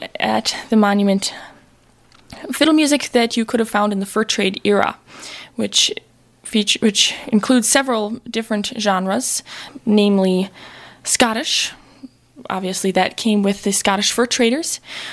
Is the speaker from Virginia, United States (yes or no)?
no; Michigan, United States; I am living here in Minnesota for the summer. I am originally from the Upper Peninsula of Michigan.